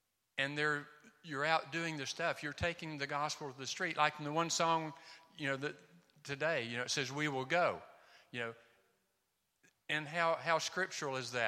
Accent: Tennessee, United States; now in Mozambique; We are from Tennessee in the United States of America originally. But we live in Mozambique most of the time.

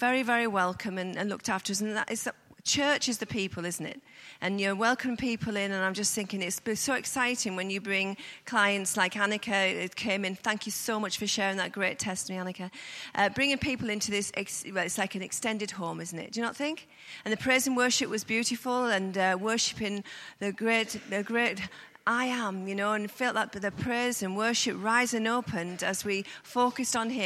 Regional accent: Newton Aycliffe, North East England, United Kingdom; I come from a place called Newton Aycliffe near Darlington.

